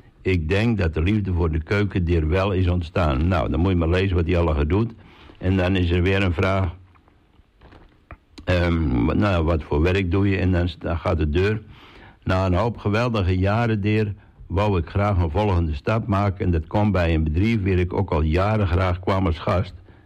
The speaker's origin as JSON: {"language": "Dutch", "town": "De Koog", "region": "North Holland", "country": "Netherlands", "tie": "born or raised there", "also_born_or_lived": "Den Helder", "said": "Ik ben 34 jaar, ik kom uit de Koog. Maar ik ben in De Helder in het ziekenhuis geboren, dus er staat De Helder in mijn paspoort. Maar vanaf mijn tweede levensdag woonde ik in de Kamerstreet aan de Koog."}